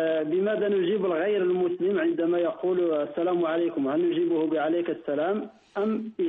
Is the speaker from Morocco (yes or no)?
yes; Morocco; عندنا في المغرب المرأة التي عليها عدة تلبس اللباس الأبيض